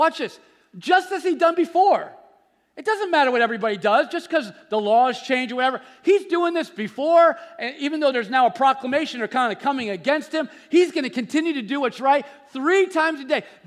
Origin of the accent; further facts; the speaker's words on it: New Jersey, United States; We're from North Jersey. Don't mess with me. I'm from North Jersey. I got friends from Bayonne.